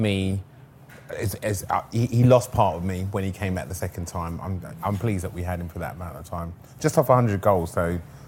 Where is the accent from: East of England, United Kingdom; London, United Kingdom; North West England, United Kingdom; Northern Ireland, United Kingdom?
London, United Kingdom; And I didn't grow up in North London. I grew up in South London